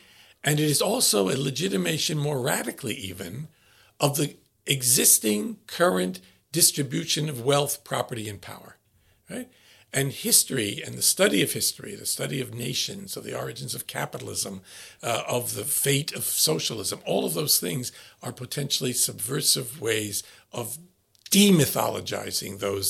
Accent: United States; born there; I'm Armenian. I was born in the United States, but I'm an Armenian. My parents were Armenian.

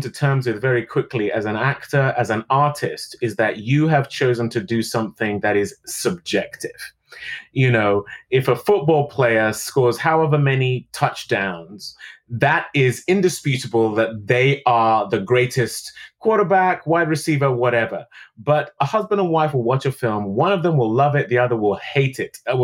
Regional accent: United Kingdom; there are some people who are not going to like the fact that I'm British and playing him.

